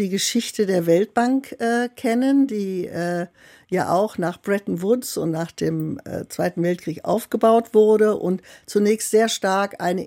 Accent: Rhineland, Germany; also born or lived in Koblenz / Bonn; Und ich bin dann im Rheinland groß geworden

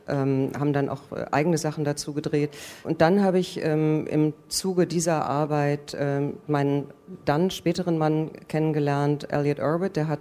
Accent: Rhineland, Germany; diese 50er Jahre im Rheinland, also gerade da, wo ich groß geworden bin, dieser Mief sich in die 60er noch sehr fortgesetzt hat. Also das war alles sehr katholisch, bin auch katholisch erzogen, das war sehr CDU geprägt auch.

